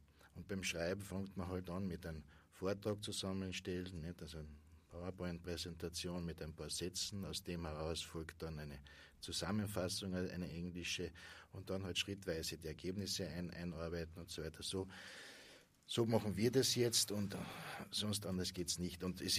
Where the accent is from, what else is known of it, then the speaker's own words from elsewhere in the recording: Carinthia, Austria; born there; Als gebürtiger Kärntner kämpfe ich immer noch mit dem Deutsch.